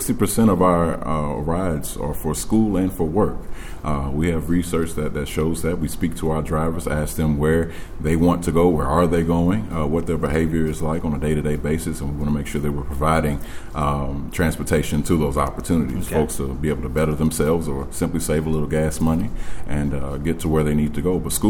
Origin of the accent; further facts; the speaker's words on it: Nashville, Tennessee, United States; born there; now in Louisville, United States; As a resident of Atlanta, I was born in Nashville. Have obviously an affinity to both of those cities, but Louisville has grown on me over time.